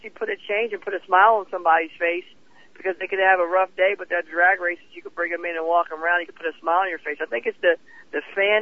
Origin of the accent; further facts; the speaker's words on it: Chesterfield, New Jersey, United States; now in Rhode Island, United States; I am from New Jersey, and I grew up as a Phillies fan.